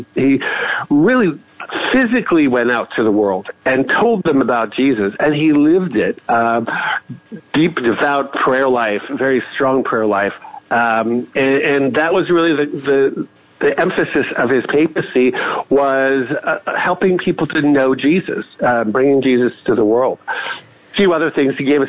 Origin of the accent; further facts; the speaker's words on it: Canada; I grew up in Canada, and I remember as a teenager in the 80s thinking Russia's going to launch a nuke